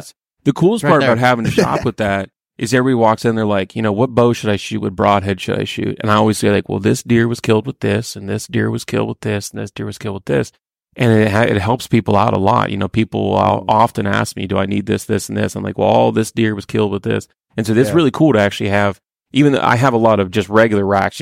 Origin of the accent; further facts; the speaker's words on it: Illinois, United States; I come from Illinois.